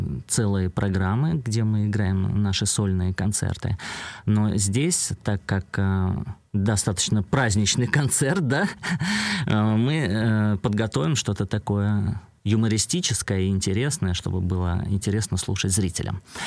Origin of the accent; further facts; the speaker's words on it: Russia; я решил провести в России такой заключительный, можно сказать, юбилейный мой концерт у себя на родине.